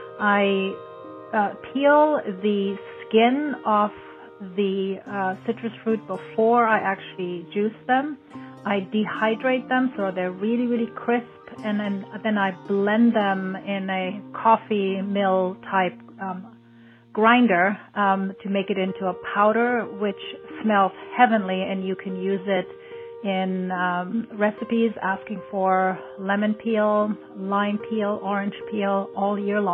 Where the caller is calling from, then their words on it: California, United States; I'm calling from California, and here's my tip.